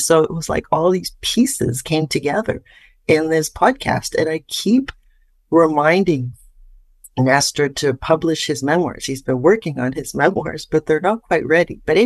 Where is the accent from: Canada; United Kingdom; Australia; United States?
Canada; I'm Canadian, of course.